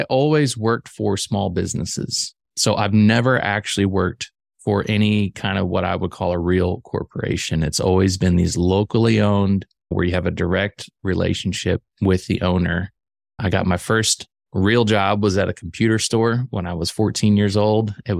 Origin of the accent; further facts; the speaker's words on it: Illinois, United States; I grew up in the Midwest, actually Central Illinois. So it's where I was is a very blue collar, Midwestern mindset.